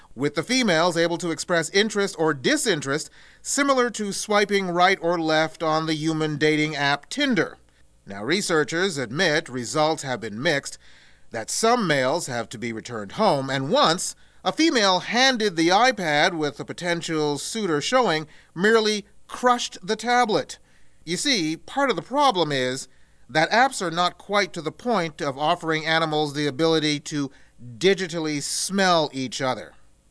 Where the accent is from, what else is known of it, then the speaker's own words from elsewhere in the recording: Canada; because I grew up here in Canada, Canadian kid.